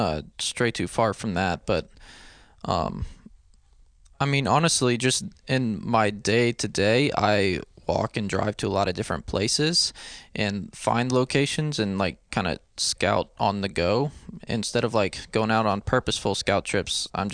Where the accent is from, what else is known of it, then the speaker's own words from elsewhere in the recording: New Orleans, Louisiana, United States; also born or lived in Memphis, United States; I was born in New Orleans, but spent the first 5 years of my life in Memphis.